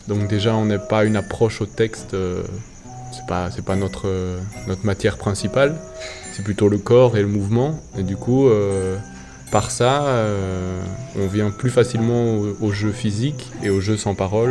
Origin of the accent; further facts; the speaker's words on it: Belgium; Alors, on vient de la Belgique, c'est ça, hein ?